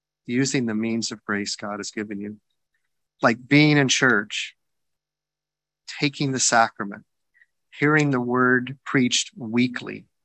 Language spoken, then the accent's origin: English; the South, United States; I'm a Southerner, and Southerners hold grudges like nobody else.